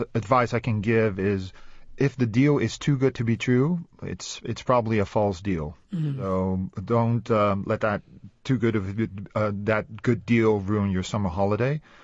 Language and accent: English; Amsterdam, North Holland, Netherlands; English is a second language; I'm from Amsterdam